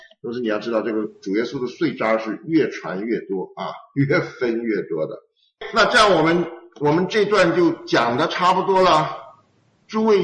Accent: Taiwan; 为什么这个碎渣儿是台湾人的念法？我们台湾人不会讲儿的音。

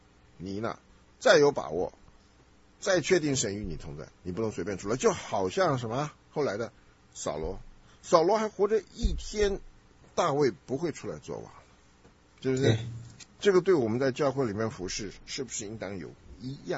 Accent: Henan, China; 这是一个中国人很大的毛病，尤其咱们河南人很大的毛病

